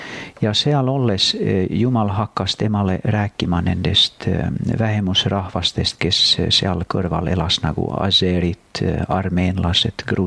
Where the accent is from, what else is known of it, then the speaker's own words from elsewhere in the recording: Finland; Estonian is a second language; now in Stockholm, Sweden; Ma elan praegu Stockholmis oma Eesti naisega, kes on Saaremaalt pärit ja mul on 5 last. Olen soomlane ja olen praegu Eestis.